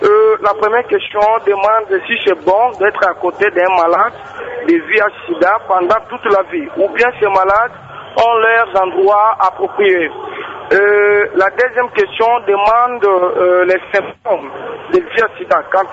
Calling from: Kindu, Maniema, DR Congo; parfois il y a des sensibilisations dans le pays chez nous à Kindu.

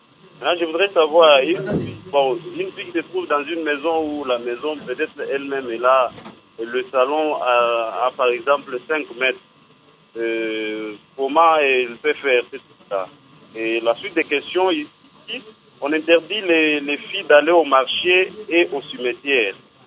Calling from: Kolwezi, Lualaba, DR Congo; je suivais la télévision ici, chez nous à Kolwezi.

